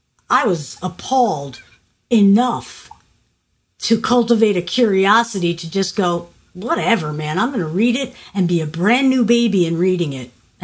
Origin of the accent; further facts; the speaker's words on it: New York, United States; I'm a guinea from New York, that's a rock and roll singer?